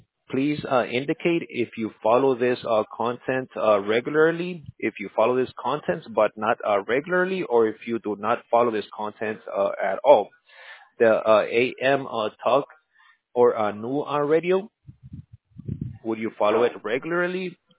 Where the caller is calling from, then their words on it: Tampa Bay, Florida, United States; Yes, we are calling, sir, from Tampa Bay, Florida.